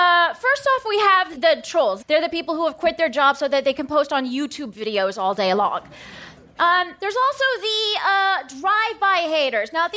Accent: United States; I am an American.

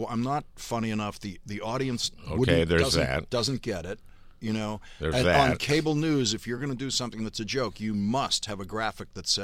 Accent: Dorchester, Massachusetts, United States; And so I was growing up in Dorchester, which is the largest

